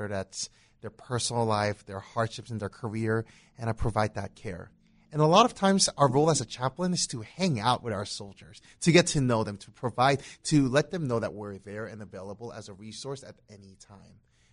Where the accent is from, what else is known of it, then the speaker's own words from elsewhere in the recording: Cambodia; My parents were missionaries in Cambodia. So I grew up in Cambodia by a missionary family.